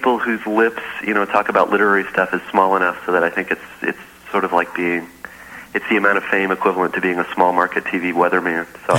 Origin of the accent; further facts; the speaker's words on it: Champaign, Illinois, United States; I grew up in Champaign, which is where the U of I is.